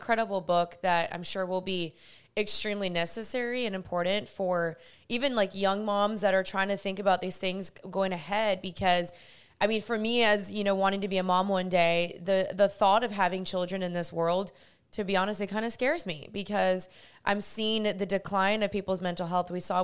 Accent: United States; born there; My dad's from Germany, my mom's from Guatemala, and then I was born in the States.

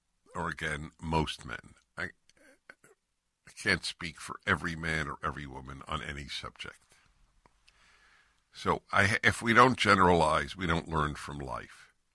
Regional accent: California, United States; I'm from California, so I obviously am not a member here.

